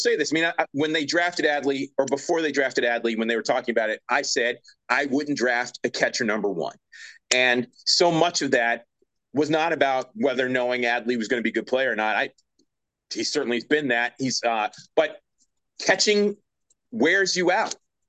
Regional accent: Baltimore, Maryland, United States; born there; I'm not from Philly because I was born in Baltimore, and I expect to live in Baltimore my entire life.

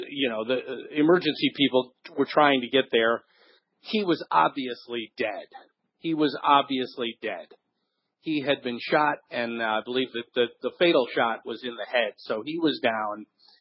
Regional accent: Ferguson, Missouri, United States; To be honest, growing up in Ferguson, where Canfield Apartments was, I didn't even know that that was part of St. Louis.

